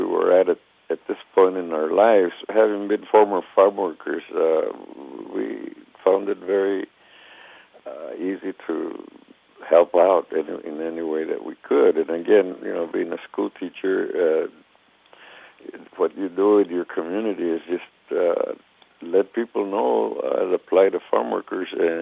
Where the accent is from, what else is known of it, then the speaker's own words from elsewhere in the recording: Fowler, California, United States; one of the organizers and I grew up together in Fowler, California.